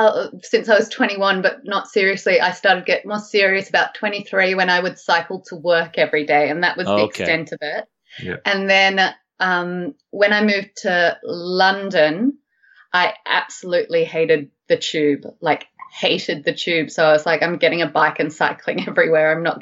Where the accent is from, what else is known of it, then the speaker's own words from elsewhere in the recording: Australia; especially as an Australian